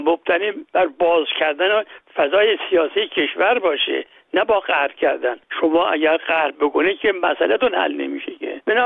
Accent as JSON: {"language": "Persian", "country": "Iran", "said": "همه ما ها ایرانی هستیم"}